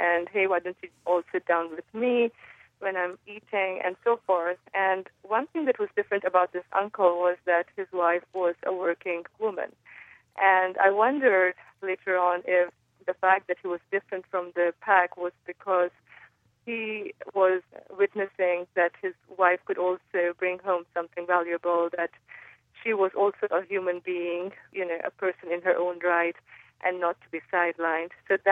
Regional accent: India; So I was raised in India, and I noticed that in India we have a very strong tradition where often women are sidelined.

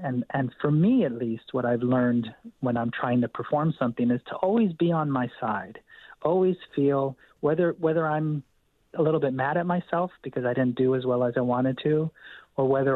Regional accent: California, United States; I'm a Californian originally. In-N-Out is from California. And when I go to In-N-Out, I have my cheeseburger because it reminds me of California and being a kid.

